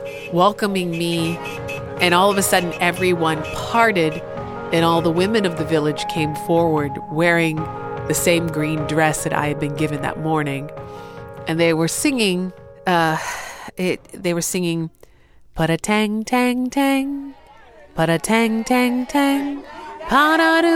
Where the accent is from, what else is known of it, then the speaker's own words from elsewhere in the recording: United States; this is a community that I didn't grow up in. I grew up in America, and this is huge.